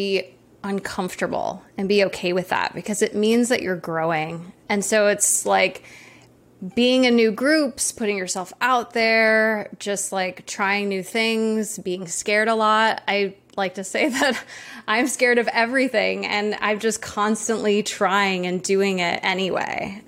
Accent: Maui, Hawaii, United States; So I grew up in Maui and I'm actually in Maui right now.

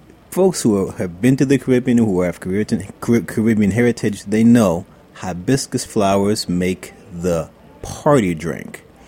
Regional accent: Jamaica, Queens, New York, United States; I grew up in Jamaica, Queens.

